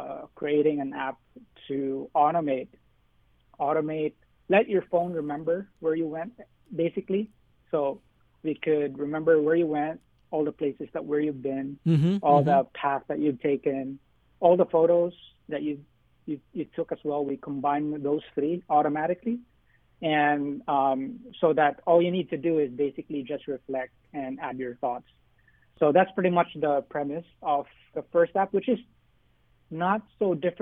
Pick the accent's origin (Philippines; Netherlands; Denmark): Philippines; now in Hawaii, United States; You know, it always when we first visited Hawaii, you know, I'm Filipino, so it when we first visited, it always felt home